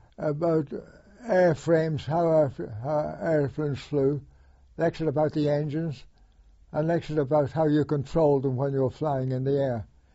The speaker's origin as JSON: {"language": "English", "country": "Ireland", "said": "I thought, well, I'm an Irishman."}